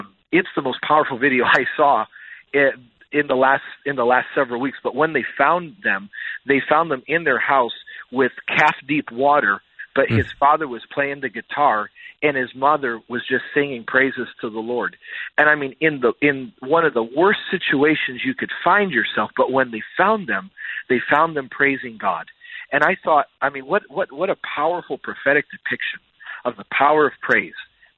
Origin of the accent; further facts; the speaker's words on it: Chicago, Illinois, United States; now in Virginia Beach, United States; Well, you know, I grew up in Chicago, and snow days were very familiar